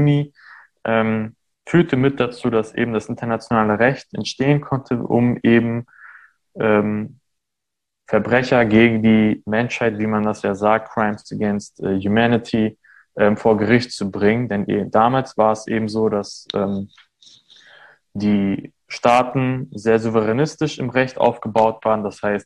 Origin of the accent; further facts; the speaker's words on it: Armenia; now in Germany; die wir damals in Armenien gekauft